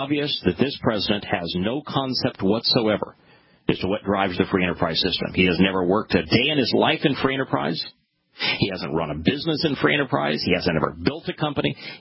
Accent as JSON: {"language": "English", "country": "United States", "said": "You know, I'm an American."}